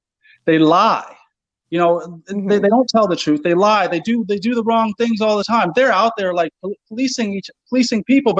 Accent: United States; I'm American. So if you guys don't know that, I'm American.

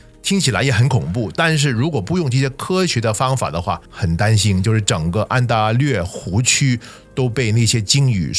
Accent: Guangdong, China; 就是我们广东人所说的生鱼或者叫黑鱼吧

